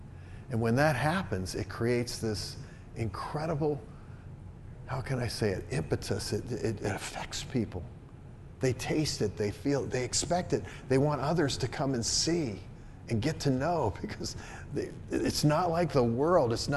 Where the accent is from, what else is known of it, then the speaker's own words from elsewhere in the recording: Virginia, United States; born there; I was born in Virginia. I was a Virginian. I'm not a Virginian. I'm a Christian that came from Virginia.